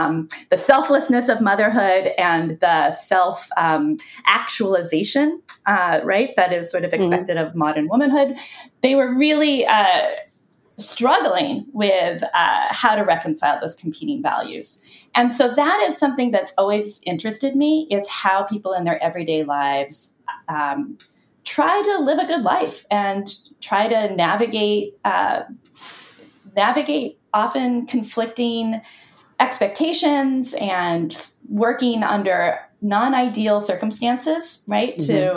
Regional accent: Illinois, United States; Cheeses that didn't exist when I was growing up in Southern Illinois. I am a Midwesterner.

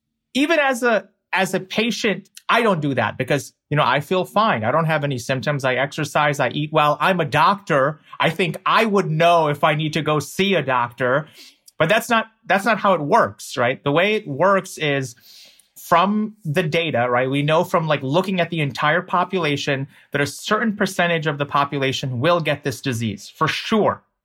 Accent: United States; and I'm an American, a Muslim, an obedient son

